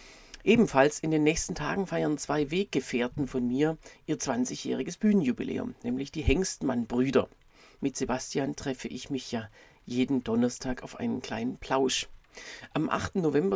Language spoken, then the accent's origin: German; Berlin, Germany; ich bin Berliner Kabarettist